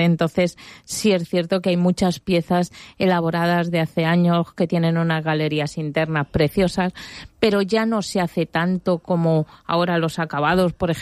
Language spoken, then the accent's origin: Spanish; Madrid, Community of Madrid, Spain; cuando yo monté la tienda aquí, que venía de Madrid, porque yo soy de Madrid, y cuando la monté aquí hace 25 años